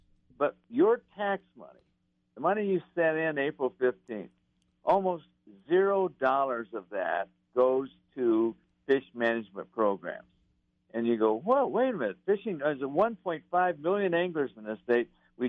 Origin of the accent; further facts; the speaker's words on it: Iowa, United States; there were no turkeys in my home state of Iowa when I was growing up there